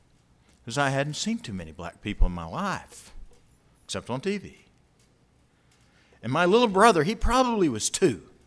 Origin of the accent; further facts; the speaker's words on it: Blanchard, Oklahoma, United States; I grew up in Blanchard, Oklahoma, or if you're from there, it's Blanchard, Oklahoma.